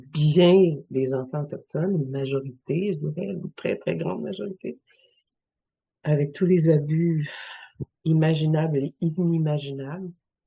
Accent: Quebec, Canada; comme une rivière au printemps chez nous au Québec

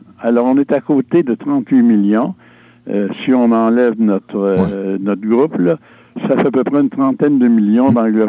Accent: Montmorency, Quebec, Canada; born there; Je suis né à Montmorency, près de la chute de Montmorency.

